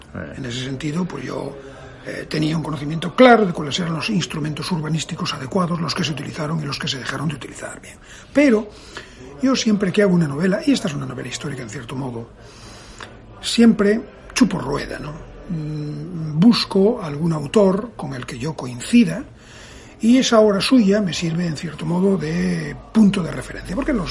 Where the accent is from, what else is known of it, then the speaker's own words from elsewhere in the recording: Cantabria, Spain; born there; Yo, en cierto modo, soy cántabro de nacimiento, pero por alguna casualidad mística, soy gallego de espíritu.